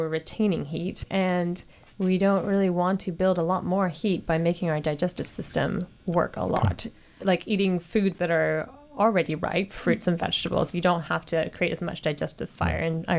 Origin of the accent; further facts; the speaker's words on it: England, United Kingdom; And I grew up in England too, and we did this.